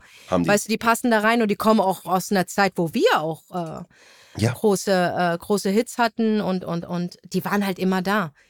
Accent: Morocco; Also, naja, ich bin ja Marokkanerin. Und algerisches Blut fließt auch in mir.

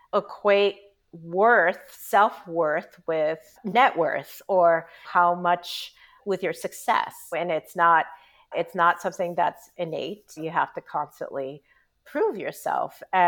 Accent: United States; But I'm Korean American.

